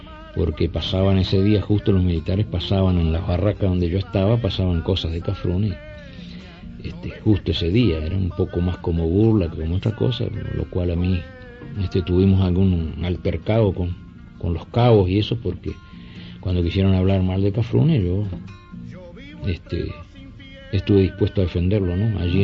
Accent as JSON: {"language": "Spanish", "country": "Uruguay", "said": "Yo no soy paraguayo, soy el primer arpista uruguayo."}